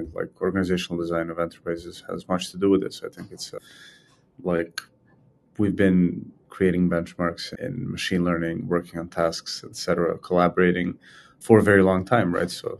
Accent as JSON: {"language": "English", "region": "London", "country": "United Kingdom", "said": "as a Londoner"}